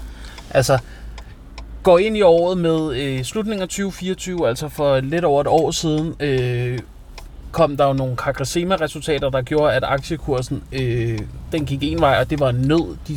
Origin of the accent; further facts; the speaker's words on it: Bagsværd, Capital Region of Denmark, Denmark; Som jo er ude i mit hud, Bagsvær, hvor jeg kommer fra.